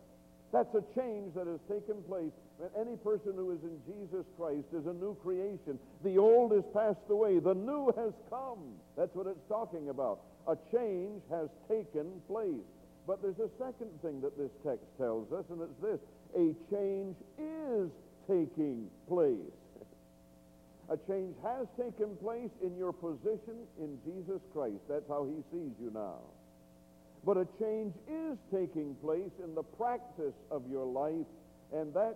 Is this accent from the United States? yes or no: yes; United States; I come from the States, where often the congregations that I had connection with were all the same color and just a cookie cutter sort of thing, you know.